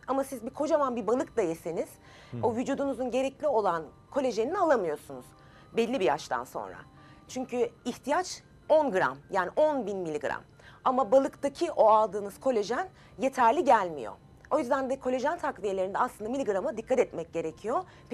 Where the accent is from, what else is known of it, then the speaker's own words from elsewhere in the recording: Kahramanmaraş, Turkey; born there; Kahramanmaraş doğumluyum ben.